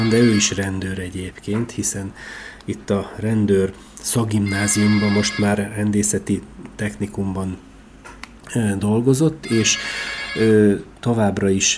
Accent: Miskolc, Borsod-Abaúj-Zemplén, Hungary; Családommal együtt itt születtünk Miskolcon, itt nevelkedtünk, itt jártunk iskolába, itt dolgoztunk. 55 év itt telt el.

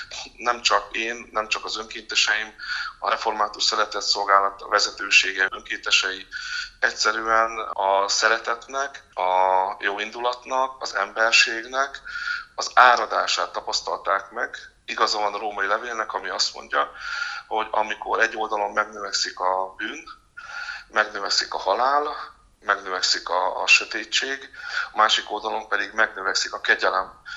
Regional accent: Zakarpattia Oblast, Ukraine; Eltűnt az élet a falumból, a szülőfalumból, a templomomból, az iskolámból, a településről, ahol felnőttem, amit szerettem

